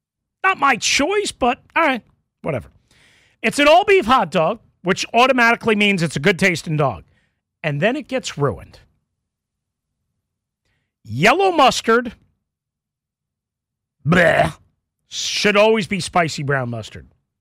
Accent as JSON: {"language": "English", "region": "New York", "country": "United States", "tie": "born or raised there", "said": "I grew up in New York, where sauerkraut is way, way, way bigger"}